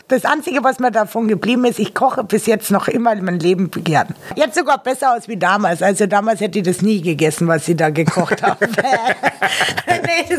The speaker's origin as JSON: {"language": "German", "region": "Carinthia", "country": "Austria", "said": "Ich komme aus Österreich."}